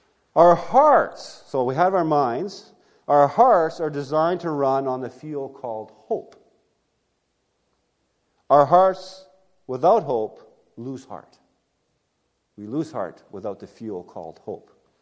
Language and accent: English; Jasper, Alberta, Canada; Now, I grew up in Jasper, Alberta.